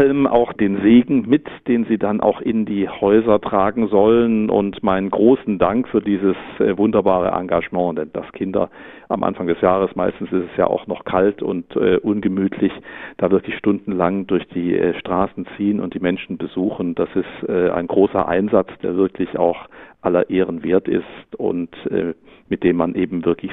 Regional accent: Leutenbach, Germany; Ich habe die Sternsinger-Gruppen organisiert und begleitet in meiner Heimatgemeinde in Leutenbach.

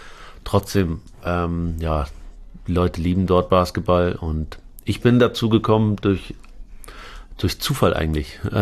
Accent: Aurich, Lower Saxony, Germany; also born or lived in Lebanon; Ja, wir sind über Damaskus nach Paris, Paris nach Hamburg und dann doch nach Aurich, in die Kleinstadt, kleine Dorf in...

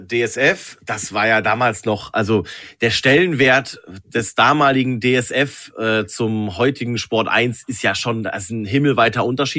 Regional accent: North Rhine-Westphalia, Germany; Ich bin im Ruhrgebiet aufgewachsen

